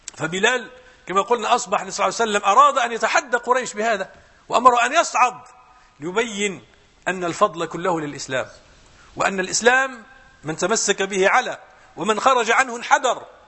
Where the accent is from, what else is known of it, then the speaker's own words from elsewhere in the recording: Morocco; مرة في عندنا في المغرب كان في البرلمان المغربي